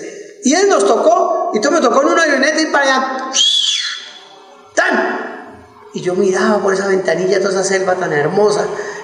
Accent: Bogotá, Colombia; Yo soy bogotano, ay, tan bonito que sería Bogotá con un santo.

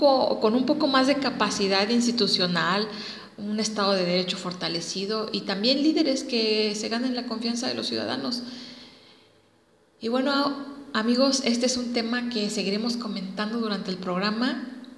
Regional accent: Mexico; nos debe hacer sentir orgullosos como mexicanos

